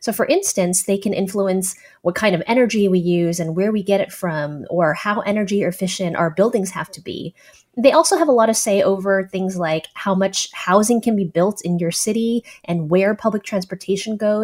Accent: San Francisco, California, United States; I'm from San Francisco. San Francisco's had composting for a very long time.

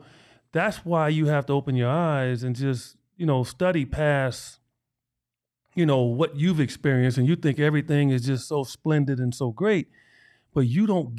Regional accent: Chicago, Illinois, United States; And I give them stories of me growing up in Chicago and being chased out of neighborhoods by, you know, white teenagers because they don't want you in the neighborhood

